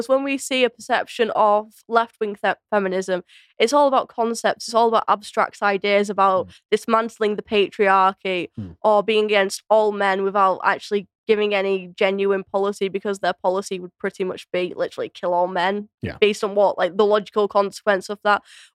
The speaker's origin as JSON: {"language": "English", "country": "United Kingdom", "said": "I don't think us as British people could get away with that. I think we're too sensible."}